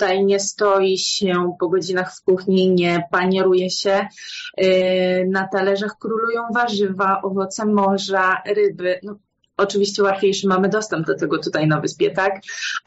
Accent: Warsaw, Masovian Voivodeship, Poland; szczególnie, że jestem z Warszawy i ja nie lubię aż tak bardzo dużych miast.

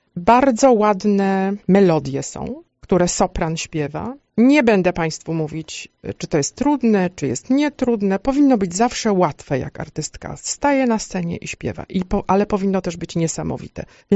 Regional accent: Jaworzno, Lesser Poland, Poland; dlatego że ja jestem ze Śląska. Wychowałam się w Jaworznie, ale bardzo dużo czasu spędziłam w Katowicach, w Bytomiu

